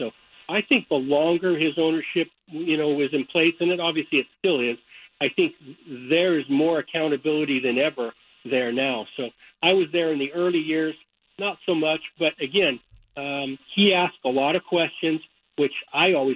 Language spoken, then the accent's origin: English; Idaho, United States; Growing up in Idaho, I said, let's just go to the Cougar games.